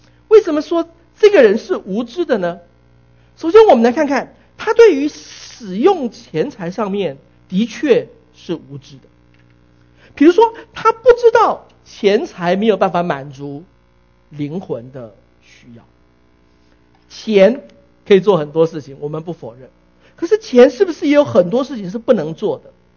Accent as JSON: {"language": "Chinese", "country": "Taiwan", "lives_now": "San Jose, United States", "said": "我从台湾搬到圣何塞来，我把我家的房子卖掉，来到湾区只能够买一间厕所"}